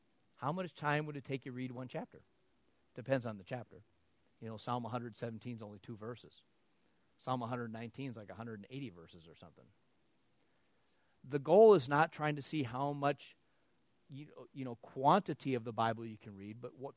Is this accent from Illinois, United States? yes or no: no; Wisconsin, United States; Well, so do some people in Wisconsin. You know, I'm from Wisconsin.